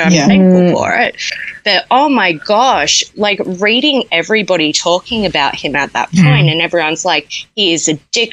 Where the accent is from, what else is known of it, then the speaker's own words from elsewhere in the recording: Melbourne, Victoria, Australia; So I'm from Melbourne, and my premier locked us down for about 3 months